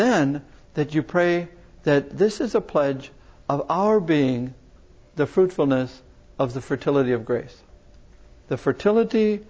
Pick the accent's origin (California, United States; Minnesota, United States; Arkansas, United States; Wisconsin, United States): Wisconsin, United States; Milwaukee; a company in my hometown of Milwaukee